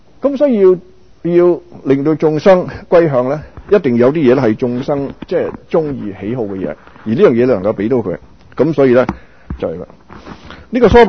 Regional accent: Guangdong, China; 我們廣東人很多俗語

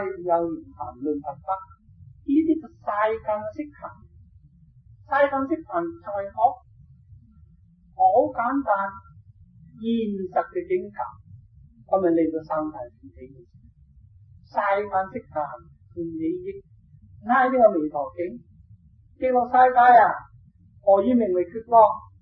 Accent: China; 考到我哋中国人翻译经典，佢有一个考验

